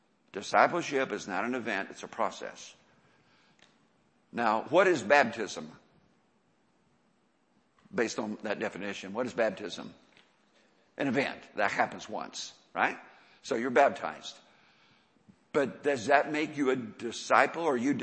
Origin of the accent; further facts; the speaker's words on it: Indiana, United States; See, when I was growing up in Indiana, no one cared about football much, really, back in the 60s. In fact, my little high school, Cascade, didn't even have a football team back in the States.